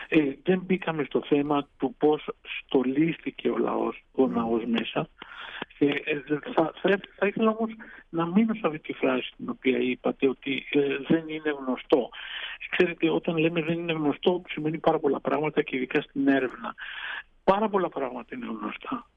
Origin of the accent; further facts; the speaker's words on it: Greece; now in Venice, Italy; πόσο πρέπει να είμαστε περήφανοι ως Έλληνες.